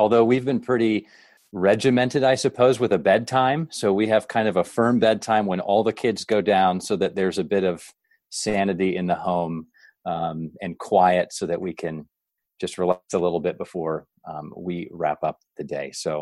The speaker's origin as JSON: {"language": "English", "town": "Chicago", "region": "Illinois", "country": "United States", "tie": "born or raised there", "also_born_or_lived": "Ohio / California / St. Louis", "lives_now": "Indianapolis, United States", "said": "Most of my life's been spent in different Midwest suburbs. So born in Ohio, moved to Chicago area when I was younger, spent a little bit of time in California and then St. Louis suburbs and back to Chicago area. So now I'm Indianapolis."}